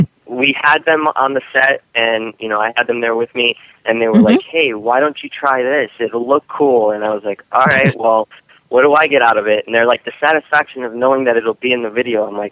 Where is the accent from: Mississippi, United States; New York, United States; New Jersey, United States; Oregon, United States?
New York, United States; New York City; Well, I grew up in New York, so there weren't really lots of bugs and animals that you can really find over there because I was in the city.